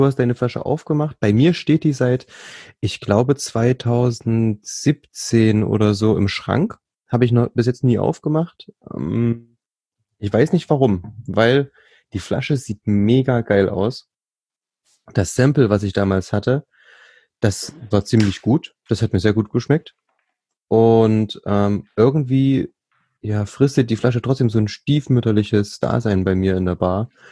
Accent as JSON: {"language": "German", "region": "Thuringia", "country": "Germany", "tie": "born there", "said": "Also ich bin ja gebürtiger Thüringer"}